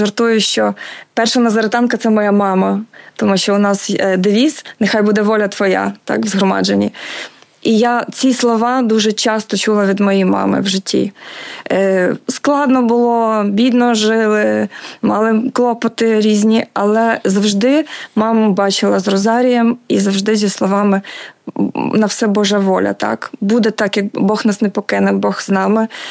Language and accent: Ukrainian; Zhytomyr, Zhytomyr Oblast, Ukraine; born there; Я народилася в Житомирі в християнській родині.